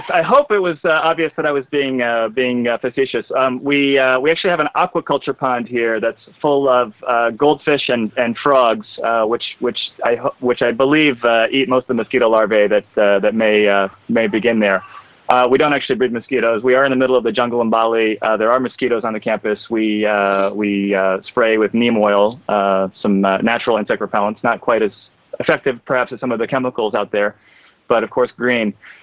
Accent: Washington, District of Columbia, United States; also born or lived in England; I was born in England, but grew up most of my life in Washington, D.C.

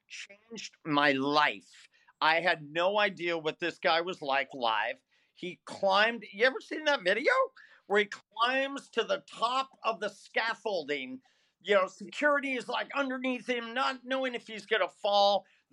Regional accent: California, United States; Me and all my friends, I grew up in Northern California.

